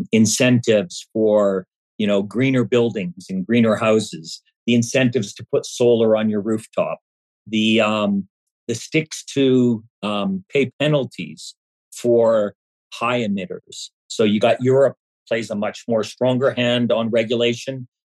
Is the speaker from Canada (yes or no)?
yes; Vancouver, British Columbia, Canada; I come from Vancouver, Canada. I never saw a summer over 30 degrees centigrade or 90 degrees Fahrenheit.